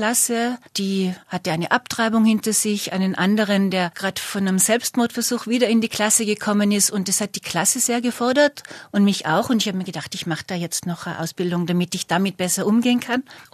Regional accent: Götzens, Tyrol, Austria; Ich komme aus Götzens, also vom Dorf, und das möchte ich nicht missen, weil das Dorf ist eine ganz besondere Gemeinschaft.

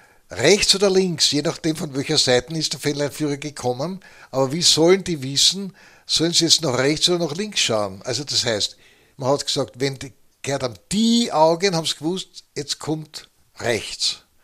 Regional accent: Vienna, Austria; Wir sind in die innere Stadt marschiert, aus 5 Haus, also Schmelz. Das war meine Heimat.

